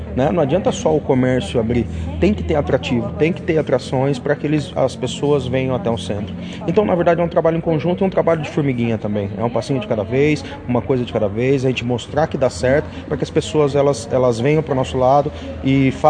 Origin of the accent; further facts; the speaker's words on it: São Roque, São Paulo, Brazil; Sou de São Roque, sou nascido e criado em São Roque.